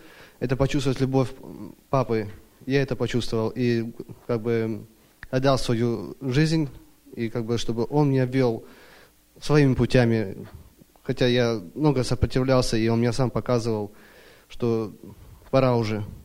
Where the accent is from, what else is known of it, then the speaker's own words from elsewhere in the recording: Vancouver, Washington, United States; я из Ванкувера, Вашингтон.